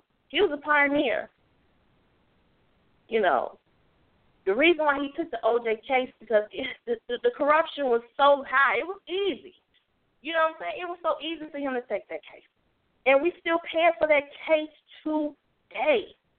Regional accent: Chicago, Illinois, United States; But I ain't scared. I'm from Chicago, baby. I've been cold.

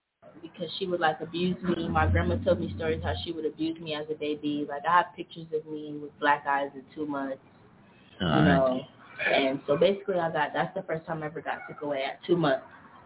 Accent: Los Angeles, California, United States; Los Angeles. I mainly grew up on the east side and more so in like foster care, different cities, but mostly L.A.

